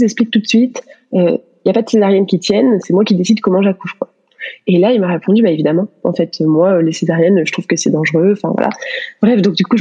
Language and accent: French; France; je me suis dit, en tant que bonne française, tu vois